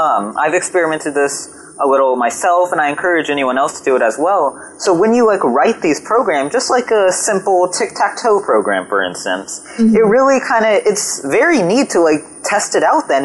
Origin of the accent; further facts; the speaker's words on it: California, United States; but also be put to a vote in my home state of California